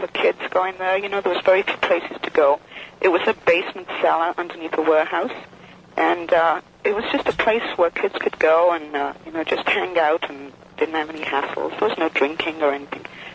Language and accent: English; Liverpool, North West England, United Kingdom; now in United States; I grew up in my teens in Liverpool, in the Cavern.